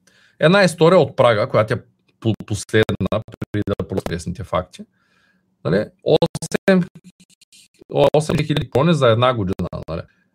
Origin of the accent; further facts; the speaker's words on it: Shumen, Shumen Province, Bulgaria; аз съм от Шумен и в малкия град казват